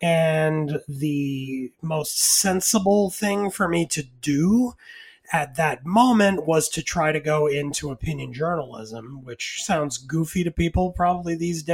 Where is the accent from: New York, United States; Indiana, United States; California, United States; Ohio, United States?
New York, United States; I was born and raised in Stuyvesant Town, New York, which, for listeners who aren't aware, is post-war housing built after World War II in Lower Manhattan